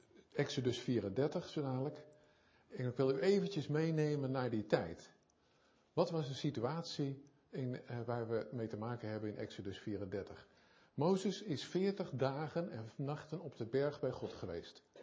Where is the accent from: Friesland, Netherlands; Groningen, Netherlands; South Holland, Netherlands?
South Holland, Netherlands; Zoetermeer; voor degenen die mij nog niet kennen. Ik kom uit Zoetermeer.